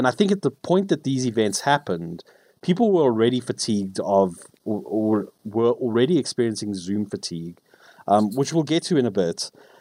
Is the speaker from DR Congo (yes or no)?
no; South Africa; Yeah, there was a nice bit of unity I felt as a South African with us all going through this nonsense.